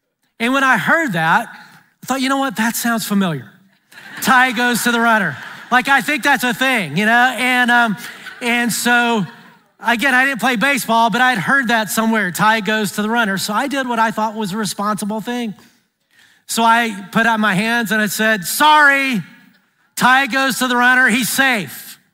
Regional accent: Alabama, United States; I grew up in Alabama, and close to us was Fern Bell Park in Huntsville, Alabama

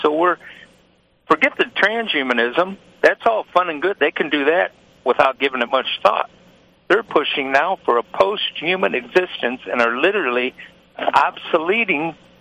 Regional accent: Detroit, Michigan, United States; when I was a little boy growing up in Detroit

